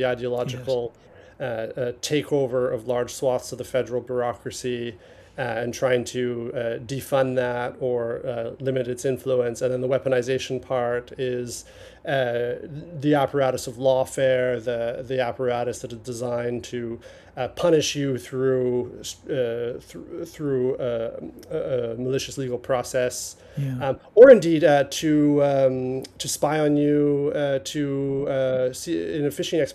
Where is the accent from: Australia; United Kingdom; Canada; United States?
Canada; Well, I grew up in Canada and went to one of the good things